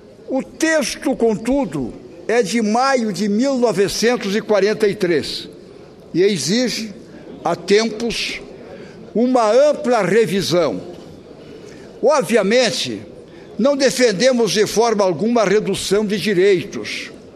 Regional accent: Santa Catarina, Brazil; Antes de mais nada, também quero, até como catarinense, me solidarizar com o drama aqui exposto

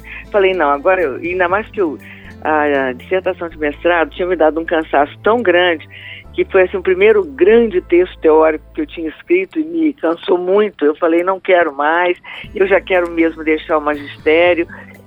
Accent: Minas Gerais, Brazil; also born or lived in Rio de Janeiro; morei muitos anos em Belo Horizonte e estava há pouco tempo no Rio, porque eu sou uma mineiroca, né? Uhum. Sou mineira e carioca.

